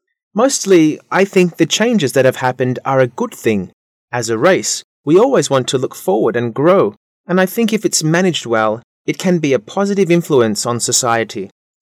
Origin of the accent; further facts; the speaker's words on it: Beijing, China; English is a second language; My hometown is Beijing, and there have been almost an uncountable number of changes here over the last 15 years or so.